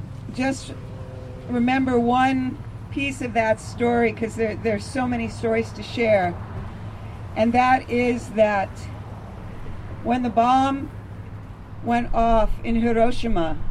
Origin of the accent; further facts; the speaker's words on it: New Mexico, United States; we followed the footsteps of the bomb from my home state of New Mexico on July 14th, where it was first tested.